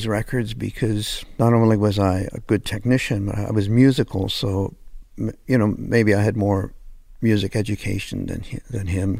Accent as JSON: {"language": "English", "country": "Canada", "said": "I had a few hits in Canada because I was starting to rise up as a... as a Canadian record producer."}